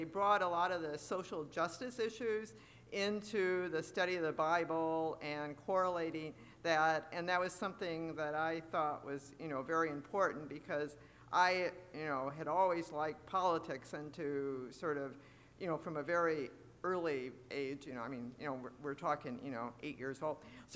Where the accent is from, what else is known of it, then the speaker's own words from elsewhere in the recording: Elkhart, Indiana, United States; I grew up in the Elkhart City Church of the Brethren, now Crookside